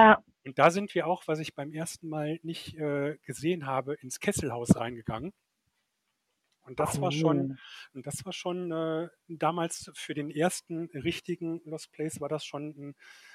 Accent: North Rhine-Westphalia, Germany; Ich komme ja vom Niederrhein, aus dem Krefelder Raum.

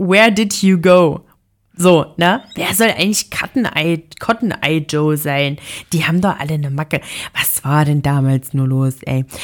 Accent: Thuringia, Germany; accent: Thuringian; ich habe dann so auf mit meinem thüringischen Dialekt.

